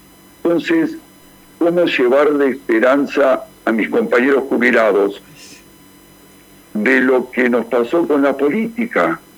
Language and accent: Spanish; Gregorio de Laferrere, Buenos Aires Province, Argentina; Yo soy de Gregorio de la Ferrere.